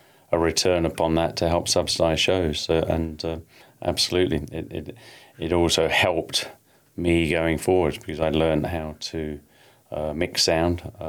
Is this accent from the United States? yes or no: no; Ipswich, East of England, United Kingdom; Prior to coming, I grew up in Ipswich, went to school in Ipswich.